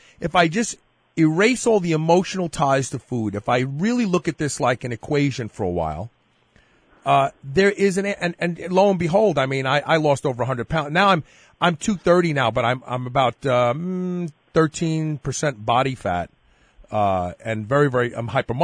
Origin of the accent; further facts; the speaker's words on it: New York, United States; I'm from New York. Tell me what it's about.